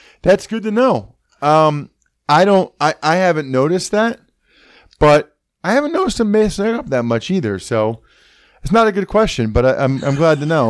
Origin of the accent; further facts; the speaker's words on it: Pennsylvania, United States; because I'm from Pennsylvania. I want to live in Pennsylvania.